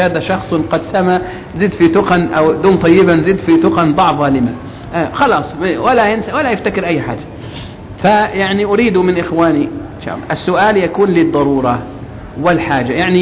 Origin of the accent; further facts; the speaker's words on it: Egypt; يعلم بالضرورة هنا عندنا في مصر.